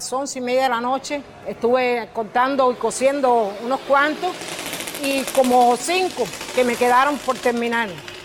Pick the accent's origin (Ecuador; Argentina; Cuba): Cuba; Al final somos cubanos todos.